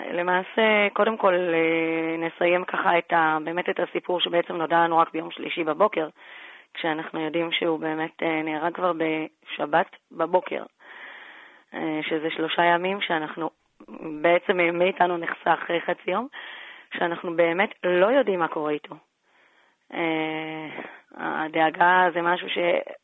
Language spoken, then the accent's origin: Hebrew; Modi'in Illit, Judea and Samaria Area, Israel; אז אנחנו ממודיעין עילית לא שומעים כלום במהלך החג